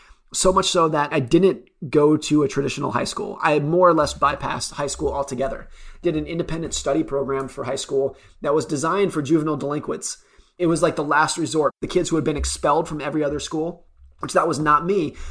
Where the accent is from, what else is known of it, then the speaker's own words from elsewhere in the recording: United States; If there's anything unique about my school years, I grew up around Lake Tahoe.